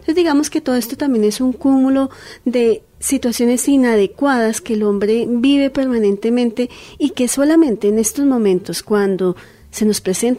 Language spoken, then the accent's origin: Spanish; Colombia; de descuido también ante nuestra ciudadanía misma como colombianos.